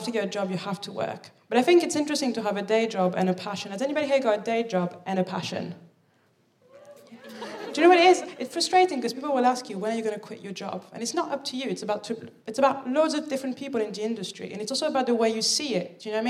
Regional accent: Paris, Île-de-France, France; also born or lived in Birmingham, United Kingdom; I'm from Paris. It's good, isn't it? Now, I did live in Birmingham for 7 years willingly.

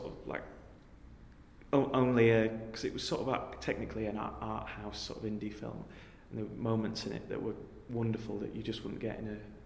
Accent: East Midlands, United Kingdom; born there; I was born in Derbyshire.

